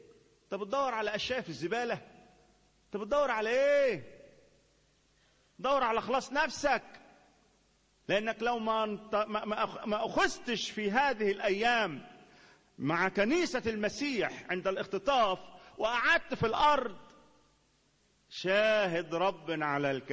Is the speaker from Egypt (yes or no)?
yes; Upper Egypt, Egypt; الدم عندنا في الصعيد عمره ما ينضار مية